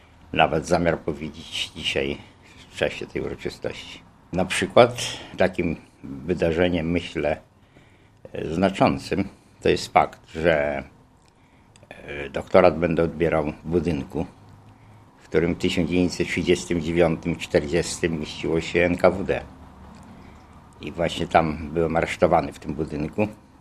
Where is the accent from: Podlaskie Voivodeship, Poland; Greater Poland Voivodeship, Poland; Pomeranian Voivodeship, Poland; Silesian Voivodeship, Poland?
Podlaskie Voivodeship, Poland; Białystok; born there; Urodziłem się w Białymstoku, tak. W czasie wojny polsko-bolszewickiej.